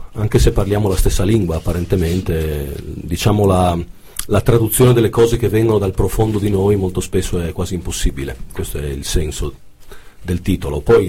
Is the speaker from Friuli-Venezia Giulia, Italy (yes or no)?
yes; Trieste, Friuli-Venezia Giulia, Italy; Io vengo da Trieste, in Italia ovviamente, ho 42 anni